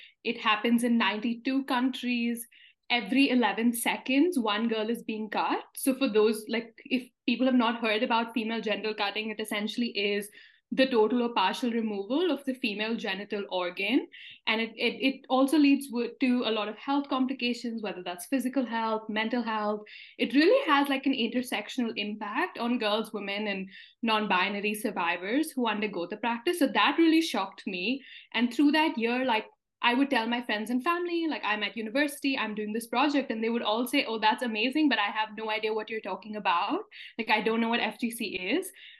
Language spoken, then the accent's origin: English; India; moved away as an adult; also born or lived in United Kingdom; now in United States; I'm a 21-year-old change maker. I'm originally from India. I grew up there. I went to the UK for law school. I just finished a master's, moved to the US.